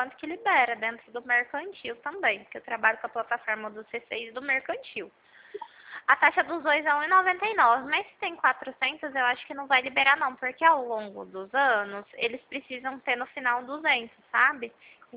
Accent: Ribeirão Preto, São Paulo, Brazil; Eu sou de Ribeirão Preto

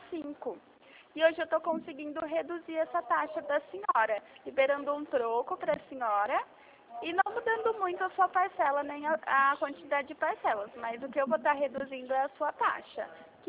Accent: Rio Claro, São Paulo, Brazil; Sou de Rio Claro, aqui da Avenida 3.

